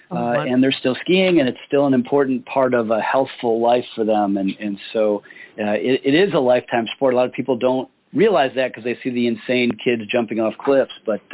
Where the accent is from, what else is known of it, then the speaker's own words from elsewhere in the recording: Midwest, United States; I, you know, like a lot of folks in the U.S., I grew up in the Midwest.